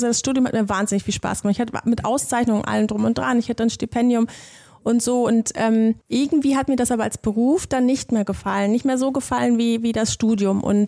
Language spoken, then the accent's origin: German; Wuppertal, North Rhine-Westphalia, Germany; also born or lived in Argentina / Bavaria; ich bin dann irgendwann mal in so einer sehr prägenden Zeit nach Wuppertal gekommen, ich glaube in der 4. Klasse und habe dann hier auch zum ersten Mal Freunde gehabt, die länger Freunde waren.